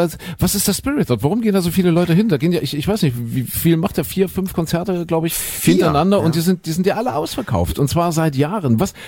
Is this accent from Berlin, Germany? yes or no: no; Saxony, Germany; ich komme ja nun aus Sachsen